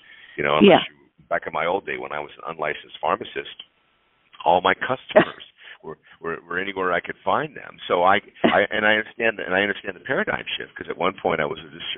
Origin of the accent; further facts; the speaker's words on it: San Diego, California, United States; and I grew up in San Diego